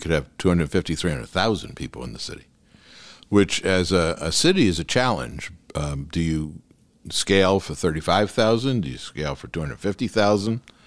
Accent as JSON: {"language": "English", "region": "New York", "country": "United States", "moved": "yes", "lives_now": "Beverly Hills, United States", "said": "I came from New York. I came out here. I came to California in 1982. Beverly Hills in 94."}